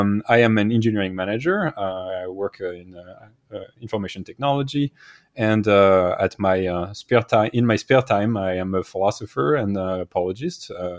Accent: Île-de-France, France; accent: French; also born or lived in New York; now in United States; So as my accent readily betrays, I am French, but I do live in the United States now

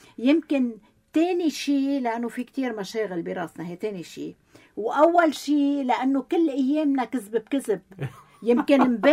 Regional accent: Lebanon; علينا كلبنانيين

